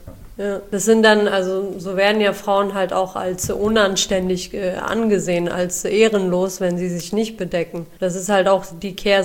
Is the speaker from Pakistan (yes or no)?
yes; Pakistan; ich komme ja aus Pakistan